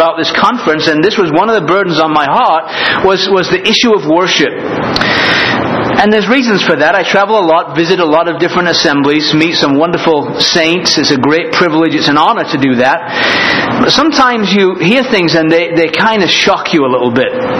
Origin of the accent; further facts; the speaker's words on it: England, United Kingdom; for one thing, I'm an Englishman.